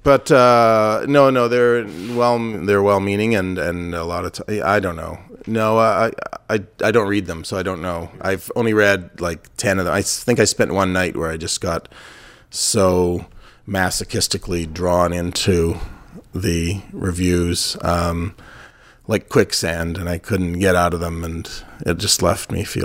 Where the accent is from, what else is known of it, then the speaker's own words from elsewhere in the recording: Winnipeg, Manitoba, Canada; I thought my obsession was my hometown of Winnipeg